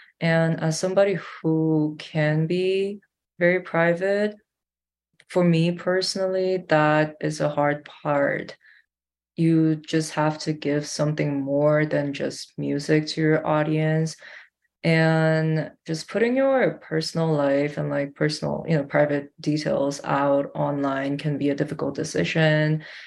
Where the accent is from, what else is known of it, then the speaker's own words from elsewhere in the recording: South Korea; By the way, I'm from Korea.